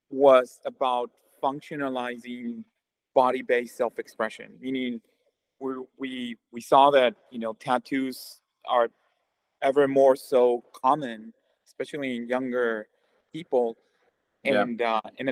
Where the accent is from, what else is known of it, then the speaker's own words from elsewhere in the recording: Mexico; moved away as an adult; So, I'm originally from Mexico, where I did my undergrad.